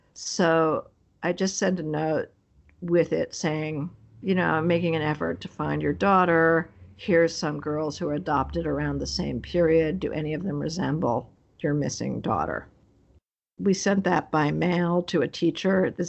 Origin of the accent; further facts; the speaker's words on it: United States; And okay, I'm American, but do I owe the American family more than I owe the Chinese family?